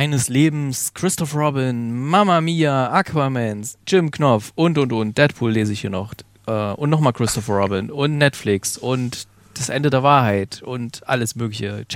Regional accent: Remseck am Neckar, Baden-Württemberg, Germany; Ich bin aus Remseck am Neckar.

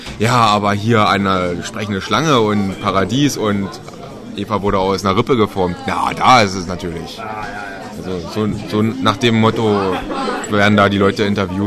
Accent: Cottbus, Brandenburg, Germany; Ich komme ja aus der Grenznähe. Da fahren wir ja jedes Wochenende rüber zum Tanken.

